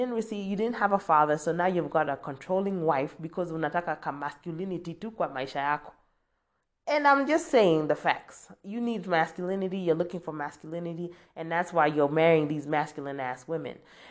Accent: United States; Especially growing up in America. America is a very lovey, touchy, ooey gooey kind of society.

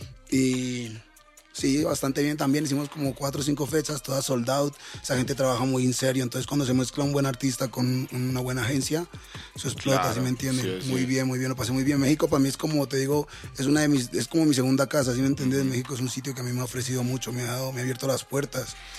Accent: Colombia; la primera vez que vengo a Colombia. La primera vez que voy a hacer un evento en mi país.

